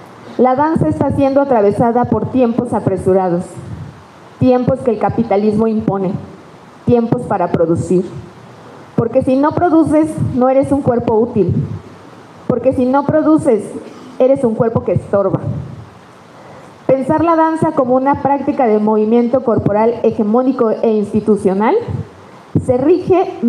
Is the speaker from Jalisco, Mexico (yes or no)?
no; Mexico City, Mexico; Crecí en la famosa colonia Barrio de la Buenos Aires, en el centro de la Ciudad de México.